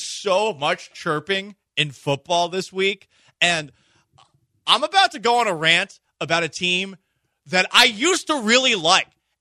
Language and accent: English; Boston, Massachusetts, United States; that's my college football team that I've liked all since I was a little kid growing up in Boston, because I like their colors.